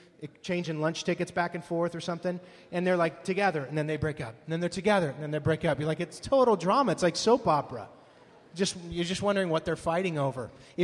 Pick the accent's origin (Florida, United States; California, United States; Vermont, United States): California, United States; Fresno; because I didn't grow up knowing the Lord, and I was far from God for a long time and grew up in Fresno.